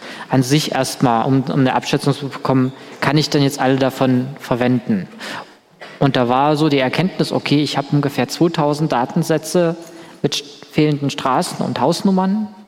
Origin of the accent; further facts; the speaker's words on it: Saxony, Germany; Ich komme aus Sachsen, ich wohne in Sachsen und ich weiß, es gibt da Open Data.